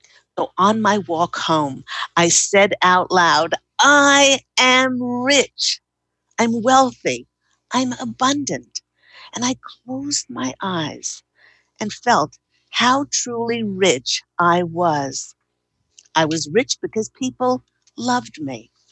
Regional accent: Australia; moved away as an adult; now in United States; We moved here from Australia about 11 years ago, and we located to the Monterey Bay area

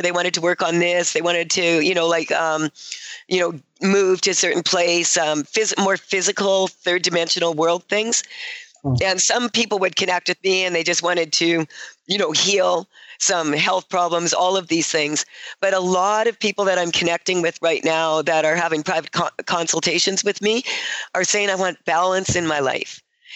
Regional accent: Canada; people were even wearing shorts around here because we're Canadian.

